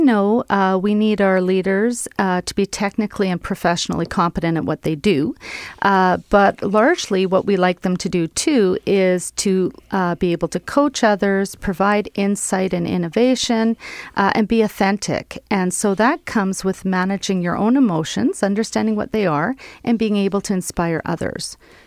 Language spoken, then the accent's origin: English; Winnipeg, Manitoba, Canada; So born and raised in Winnipeg